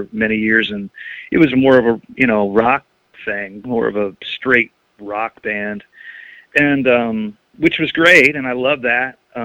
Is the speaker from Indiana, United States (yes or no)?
yes; Crawfordsville, Indiana, United States; Well, yeah, I'm actually from Crawfordsville, born there, and, you know, kind of came to Indianapolis around 18